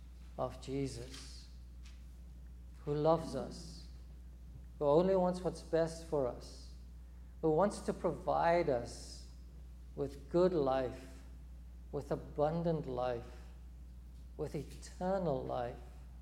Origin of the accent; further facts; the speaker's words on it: South Africa; growing up in South Africa